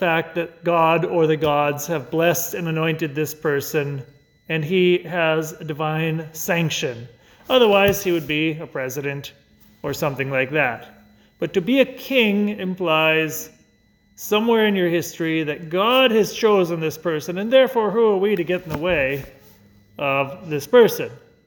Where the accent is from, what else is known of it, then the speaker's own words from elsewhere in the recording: Seattle, Washington, United States; Okay, I'm going to admit to you, I grew up in Seattle. I'm a Seahawks fan.